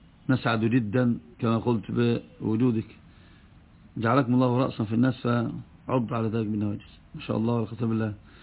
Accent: Alexandria, Alexandria Governorate, Egypt; لأن احنا عندنا في اسكندرية وهذا الصحيح سنين طوال يدرسون منار السبيل

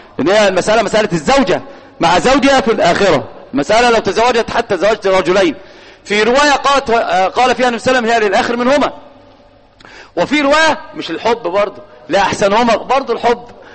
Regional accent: Egypt; هو الآن في الإحصائيات على الأقل عندنا في مصر الواحد أمام 9 من النساء

